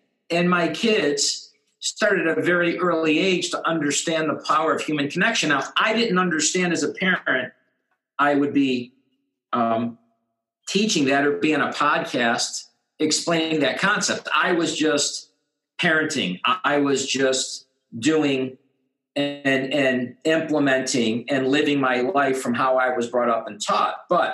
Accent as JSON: {"language": "English", "town": "Buffalo", "region": "New York", "country": "United States", "moved": "as an adult", "lives_now": "Las Vegas, United States", "said": "we moved out to Vegas from Buffalo, New York. I didn't have a big extended family here."}